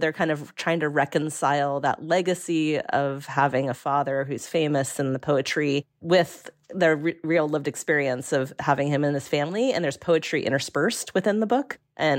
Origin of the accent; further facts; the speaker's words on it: Ireland; And then being Irish